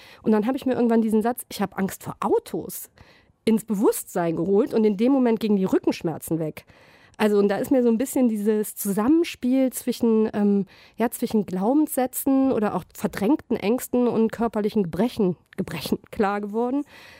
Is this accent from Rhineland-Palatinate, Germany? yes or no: no; Bergisch Gladbach, North Rhine-Westphalia, Germany; ich bin ja in Bergisch Gladbach aufgewachsen und auch da feiert man Karneval.